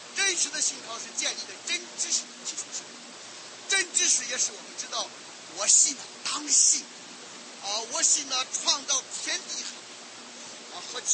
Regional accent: China; 甚至我们中国人常常讲显灵了，显灵了。

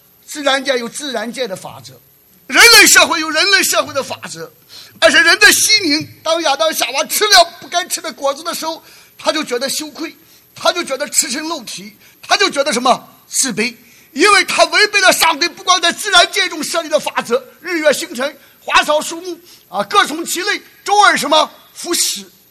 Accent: China; 我们中国人就是吃饭的民族啊

